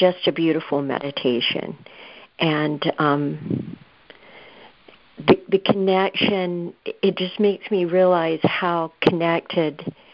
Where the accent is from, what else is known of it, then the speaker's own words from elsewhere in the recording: Gulf of Mexico, United States; It was such a gift to me as a child growing up on the Gulf of Mexico.